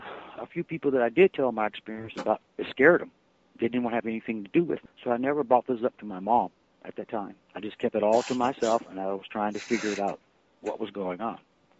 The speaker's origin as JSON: {"language": "English", "town": "Akron", "region": "Ohio", "country": "United States", "tie": "born there", "said": "I was born in Akron, and from my earliest memory, my parents."}